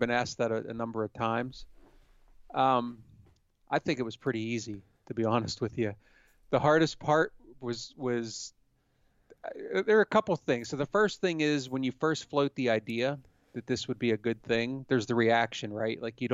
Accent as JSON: {"language": "English", "region": "Pennsylvania", "country": "United States", "tie": "born or raised there", "said": "I know, actually, growing up in Pennsylvania, and I know you've had the same thing in Michigan."}